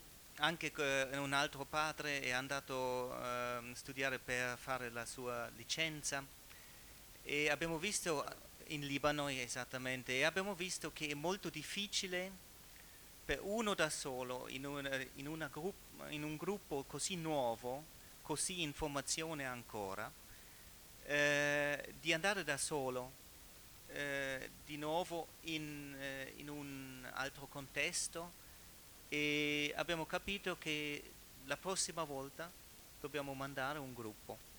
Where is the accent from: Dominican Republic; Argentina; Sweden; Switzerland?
Switzerland; Italian is a second language; also born or lived in Berlin, Germany; io sono svizzero … della Svizzera, nato a Berlino